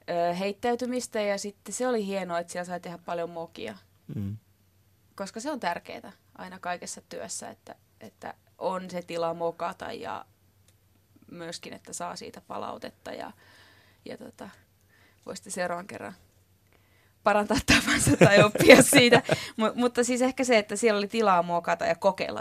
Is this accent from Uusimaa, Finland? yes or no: yes; Järvenpää, Uusimaa, Finland; Sitten mä olin ihan liekeis, koska mä oon Järvenpäästä.